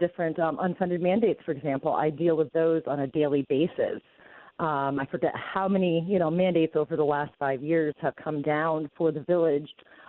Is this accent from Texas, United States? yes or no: no; Vermont, United States; Well, I was born and raised in Vermont, and I had traveled all over the country.